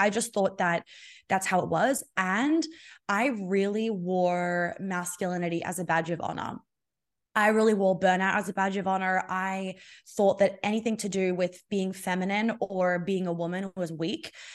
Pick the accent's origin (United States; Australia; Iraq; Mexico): Australia; And like, we just got engaged. I'm Australian, he's American.